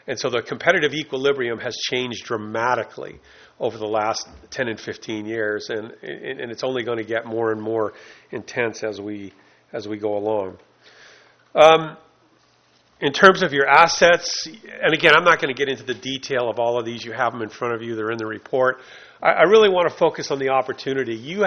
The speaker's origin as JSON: {"language": "English", "town": "South Lake Tahoe", "region": "California", "country": "United States", "said": "You know, I come from South Lake Tahoe, and I look at your environmental component like I look at our environmental component as a huge asset"}